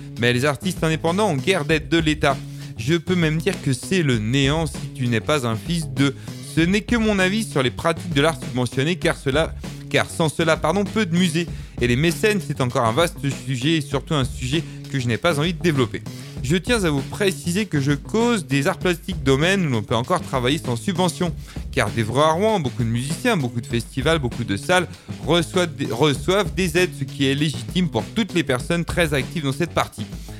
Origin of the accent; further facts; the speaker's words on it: Georgia; French is a second language; moved away as an adult; je viens de Géorgie, j'ai fui la guerre avec ma femme et mes enfants. Je suis prothésiste dentaire, j'ai 30 ans.